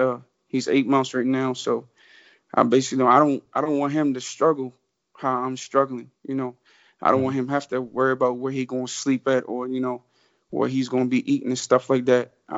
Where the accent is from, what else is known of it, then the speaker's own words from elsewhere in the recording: Leonardtown, Maryland, United States; John Dorsey, he's from my hometown, Leonardtown.